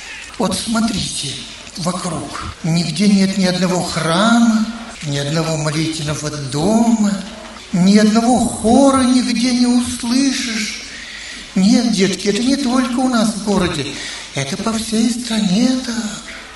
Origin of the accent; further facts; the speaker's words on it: Saint Petersburg, Russia; Я жил тогда, мое детство прошло в Ленинграде. Мой папа тоже был служитель церкви.